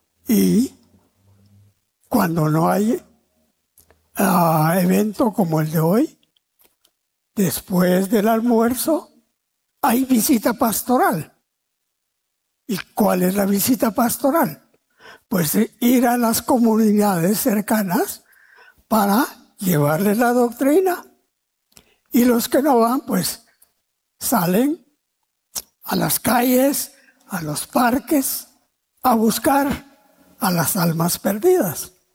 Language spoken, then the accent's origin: Spanish; Guatemala; nos jactamos como guatemaltecos que el 50%, dicen ellos, somos cristianos.